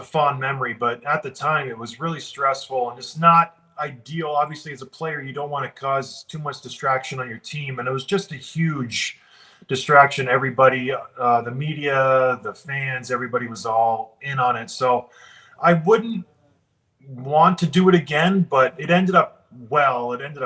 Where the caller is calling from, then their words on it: Traverse City, Michigan, United States; The bathroom in my house in Traverse City, Michigan, the only place that's quiet right now, currently.